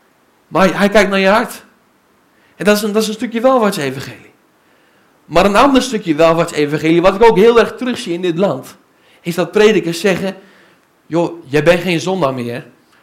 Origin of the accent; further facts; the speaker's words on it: Bunschoten-Spakenburg, Utrecht, Netherlands; Ik kom uit Bunschoten-Spakenburg, een heel gelovig, religieus dorp.